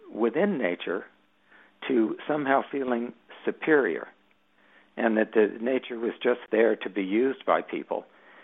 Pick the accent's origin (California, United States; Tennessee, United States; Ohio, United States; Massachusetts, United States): California, United States; Los Angeles; also born or lived in Berkeley; I was kind of a city boy. I grew up in Los Angeles and then went to Berkeley, so this was my first time that I really was just living out in nature